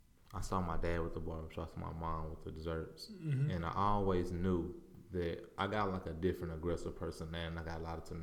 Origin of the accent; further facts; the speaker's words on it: Houston, Texas, United States; Man, I'm from a place called Homestead. Mm-hmm. It's on the northeast side of Houston. It's like a low-income, poverty-stric